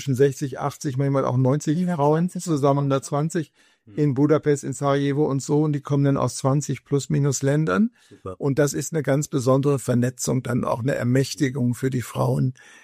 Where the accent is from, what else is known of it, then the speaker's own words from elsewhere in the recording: Germany; Und dann mussten wir uns als Deutsche, als 120 oder wie viel wir da waren, gemeinsam aussetzen